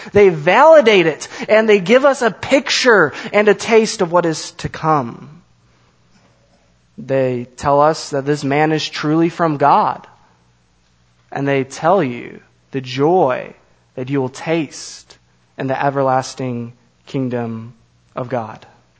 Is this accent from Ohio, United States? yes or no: no; Illinois, United States; Growing up in Illinois, we had this thing called the lottery.